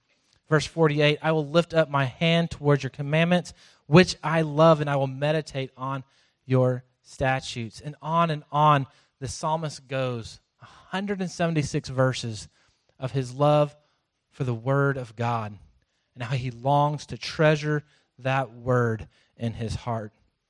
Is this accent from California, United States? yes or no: no; Florence, Texas, United States; I grew up in Florence. My parents had 30 acres on top of this plateau, and at nighttime, you could look north towards Killeen